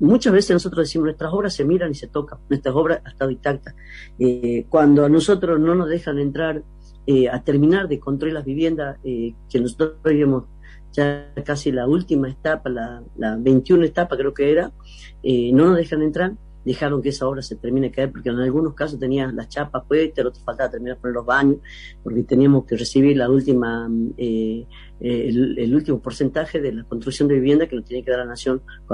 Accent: Jujuy, Argentina; vamos para reconstruir nuestra provincia y para que una vez por todas nuestra provincia deje de estar con tanta deuda. Y esto también quería aumentar, de que la deuda que están comprometida en Jujuy

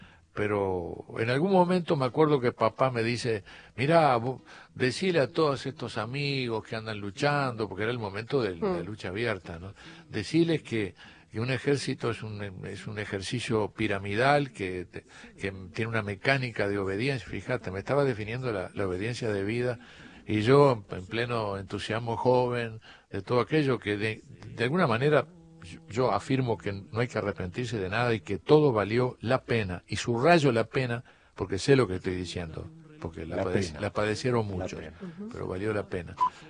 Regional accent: Montevideo, Uruguay; born there; Yo nací en el Hospital Militar de Montevideo.

